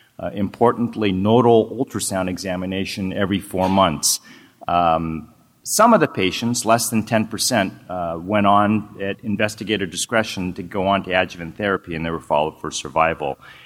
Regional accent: Boston, Massachusetts, United States; This is my hometown. Terry King will be speaking her hometown as well. We hail from here, so welcome to Boston.

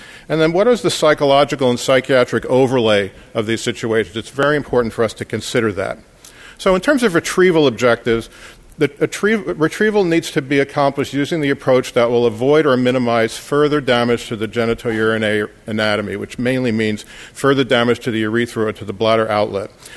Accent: Houston, Texas, United States; from Houston, Texas.

